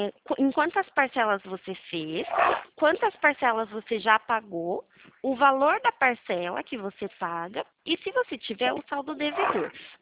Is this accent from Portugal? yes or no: no; Araras, São Paulo, Brazil